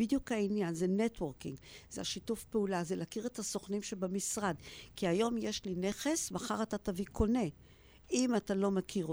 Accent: Ramat Gan, Tel Aviv District, Israel; אני למשל באה מרמת גן. אני רמת גנית.

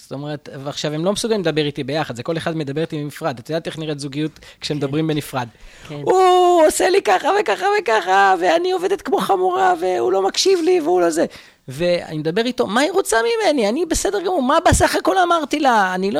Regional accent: Jaffa, Tel Aviv District, Israel; אז את הילדות שלי עשיתי ככה בשכונת יפו ג' ביפו, שכונה לא פשוטה

